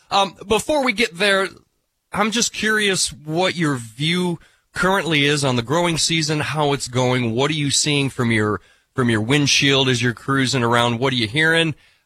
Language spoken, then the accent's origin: English; Iowa, United States; I'm from Iowa, from the center of Iowa, born and raised there.